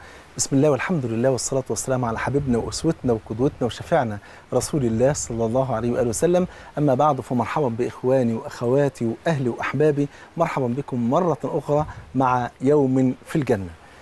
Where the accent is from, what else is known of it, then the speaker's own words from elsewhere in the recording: Egypt; زي بيقولوا في المثل كده عندنا في مصر بصلة المحب خروف